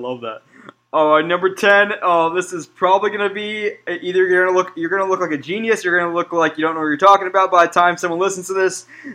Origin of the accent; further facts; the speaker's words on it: San Diego, California, United States; And how about down in San Diego? What's the best you've had so far down there in my hometown?